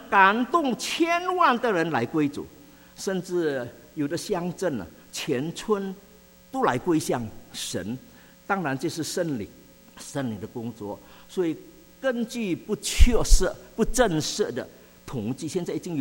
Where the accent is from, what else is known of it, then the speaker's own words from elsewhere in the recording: Indonesia; moved away as an adult; now in United States; 我们出生在印尼，是印尼的华侨，信主献身做传道都一直在印尼，一直到23年前神才带领我们到美国华人教会牧会啊